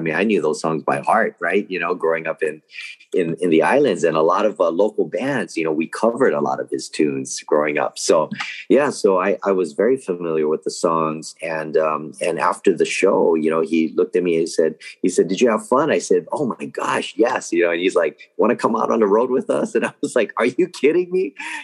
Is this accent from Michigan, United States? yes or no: no; Hawaii, United States; I was born and raised in Hawaii, so I grew up listening to this instrument.